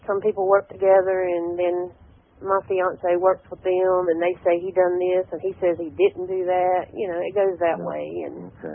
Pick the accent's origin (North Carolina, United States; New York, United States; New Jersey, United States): North Carolina, United States; I'm from North Carolina.